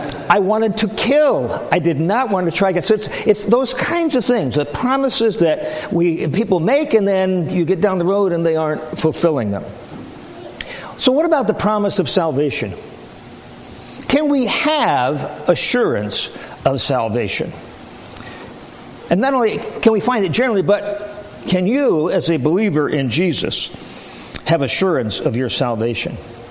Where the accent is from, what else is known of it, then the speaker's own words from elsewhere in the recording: Newburgh, New York, United States; We were engaged, and I grew up in Newburgh, New York, and so Nancy was home in the area, and there was a county fair.